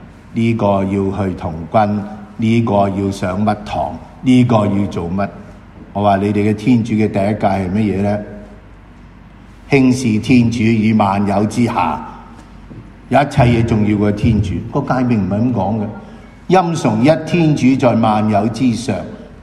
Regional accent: Hong Kong; 如果今天我们香港人再不会是这样讲

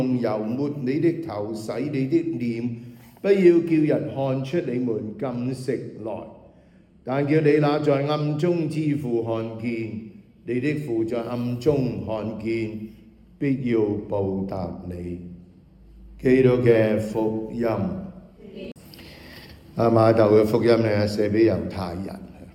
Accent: China; 为我哋中国人咧，我哋喺新年里头吓，一年嘅开始咧，成日讲除旧更新吓

